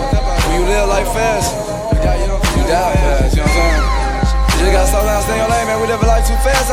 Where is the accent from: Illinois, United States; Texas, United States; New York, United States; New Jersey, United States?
Illinois, United States; Chicago; And I'm real. Like when I say, I'm from Chicago.